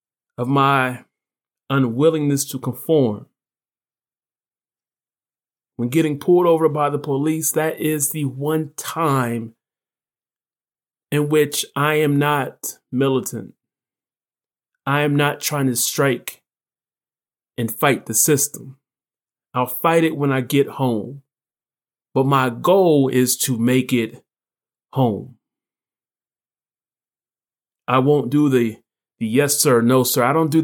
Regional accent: United States; Growing up in America, my radar, when I get pulled over and it's by a white cop, it's there's tension, there's fear.

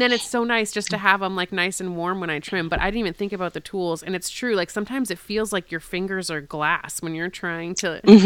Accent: Massachusetts, United States; And I'm from Massachusetts, so we have all four seasons, and it doesn't get usually unbearably hot.

